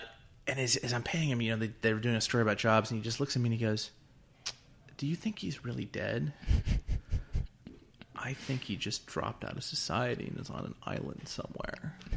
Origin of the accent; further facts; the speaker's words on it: Cleveland, Ohio, United States; Ohio gets beat up a lot in my comics. I'm from Cleveland.